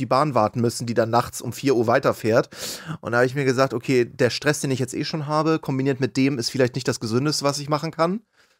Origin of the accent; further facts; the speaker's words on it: Hamburg, Germany; Aber ich komme aus Hamburg und Schietwetter, so nennen wir das da oben, ist für uns kein Problem.